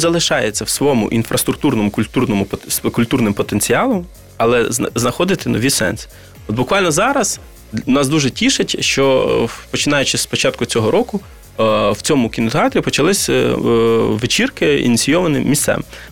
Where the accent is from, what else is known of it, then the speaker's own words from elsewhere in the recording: Vinnytsia, Vinnytsia Oblast, Ukraine; в місті Вінниці, в моєму рідному місті.